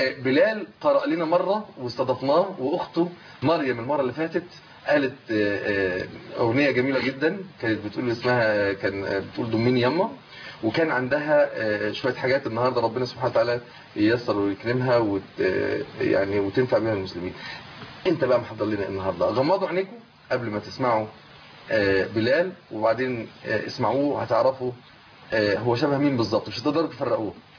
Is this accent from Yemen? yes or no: no; Egypt; عندنا في مصر